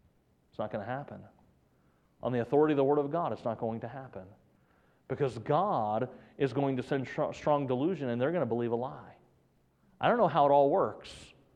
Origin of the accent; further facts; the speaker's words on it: United States; I'm an American citizen, and I'm thankful for the opportunity to be in this country and to be a citizen of this country.